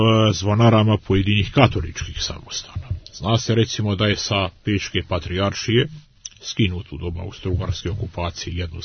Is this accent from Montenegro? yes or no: yes; Montenegro; kod nas u Crnoj Gori